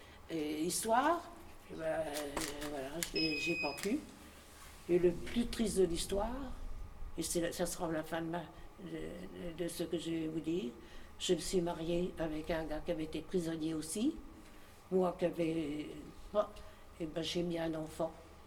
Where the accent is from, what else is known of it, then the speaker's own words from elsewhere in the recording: Troyes, Grand Est, France; En face de chez nous, à Troyes, je suis troyenne, hein